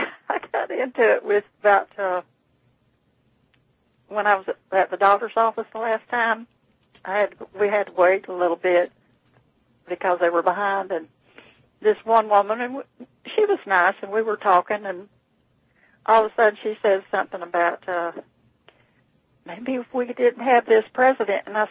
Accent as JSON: {"language": "English", "region": "Florida", "country": "United States", "tie": "born or raised there", "said": "And, of course, she was raised in Georgia and I was raised in Florida."}